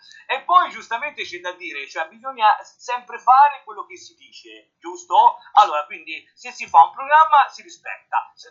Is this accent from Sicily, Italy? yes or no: no; Livorno, Tuscany, Italy; io sono toscano, sono livornese